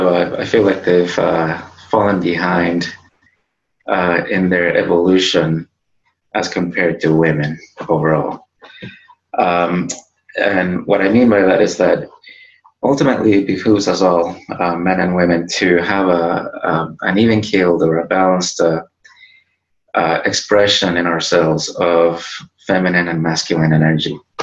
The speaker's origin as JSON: {"language": "English", "region": "East Coast", "country": "United States", "tie": "born or raised there", "also_born_or_lived": "Chile / Uruguay", "said": "I left Chile, then I lived in Uruguay for a while, and then still as a kid, I came to the U.S., to the East Coast, and that's where I grew up."}